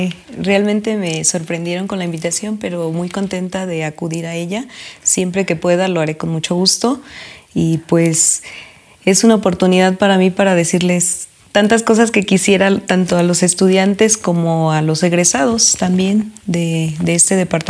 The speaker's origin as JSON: {"language": "Spanish", "region": "Michoacán", "country": "Mexico", "said": "Yo soy originaria del estado de Michoacán."}